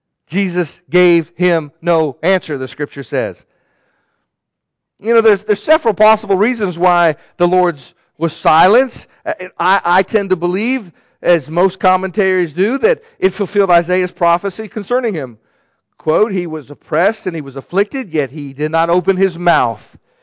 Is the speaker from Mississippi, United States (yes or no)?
no; Chesterfield, Virginia, United States; also born or lived in Alaska; I'm from Chesterfield, Virginia. You know, I was born in Alaska and lived in Chesterfield, Virginia.